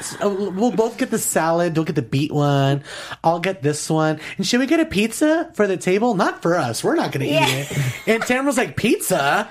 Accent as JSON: {"language": "English", "town": "Las Vegas", "region": "Nevada", "country": "United States", "tie": "born or raised there", "said": "Well, I grew up in Las Vegas and I had a lot of LDS friends and a lot of Mormon friends"}